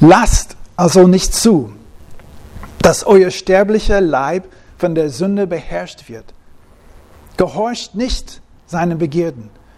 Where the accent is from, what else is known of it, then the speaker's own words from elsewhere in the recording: Texas, United States; German is a second language; now in Germany; Max Lucado kommt aus Texas, meine Heimatstadt.